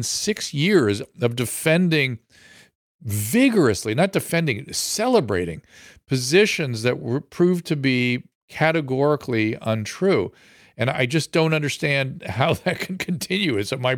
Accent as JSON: {"language": "English", "country": "United States", "said": "Embarrassing. I'm embarrassed as an American."}